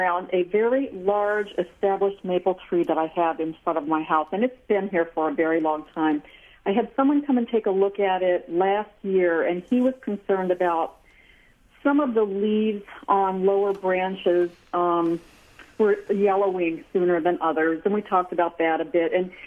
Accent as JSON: {"language": "English", "region": "California", "country": "United States", "lives_now": "Rhinelander, United States", "said": "I'm from California, so this is a very new area to me."}